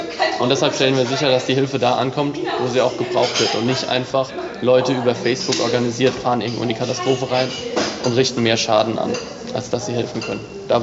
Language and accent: German; Wiesbaden, Hesse, Germany; ich komme aus Wiesbaden, studiere da auch